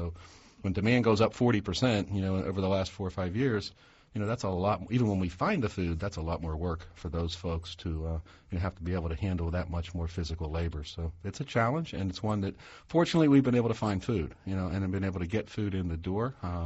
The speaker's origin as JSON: {"language": "English", "town": "Steubenville", "region": "Ohio", "country": "United States", "tie": "born or raised there", "said": "as I like to say, I grew up in Steubenville, and, you know, 40, 50 years ago, people could work in a steel mill"}